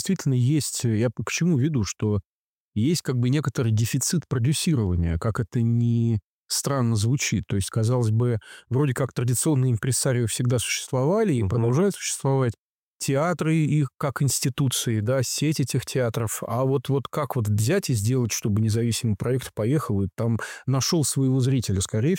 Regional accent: Estonia; Оно работает, когда люди говорят, а ты откуда? Я там из Эстонии.

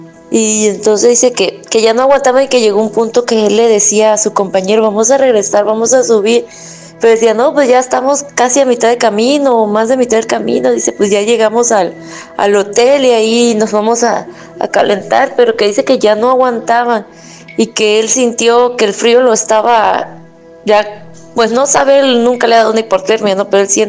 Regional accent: Coatzacoalcos, Veracruz, Mexico; nosotros somos de Coatzacoalcos

